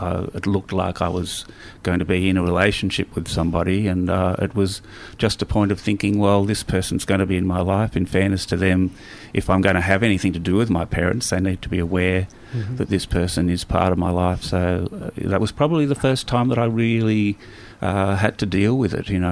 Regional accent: Wangaratta, Victoria, Australia; Well, I grew up in Wangaratta, as I said, country Victoria, back in the 60s and 70s, so it was a pretty rough place to be.

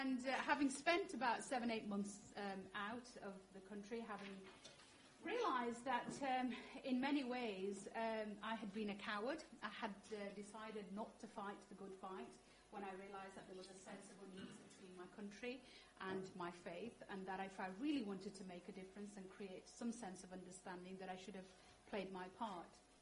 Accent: Yorkshire and the Humber, United Kingdom; stood in 2005 in my hometown

